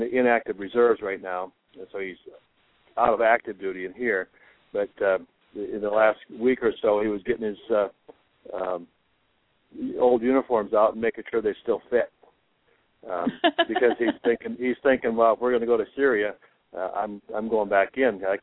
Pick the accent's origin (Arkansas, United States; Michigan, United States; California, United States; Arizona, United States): Michigan, United States; Grand Haven; also born or lived in Indiana; I was born and raised in Grand Haven, Michigan. You know where that's at, Mike, just around the river here by Spring Lake. So I'm back home. I was gone for 20 years in the ministry, mostly in northwest Indiana.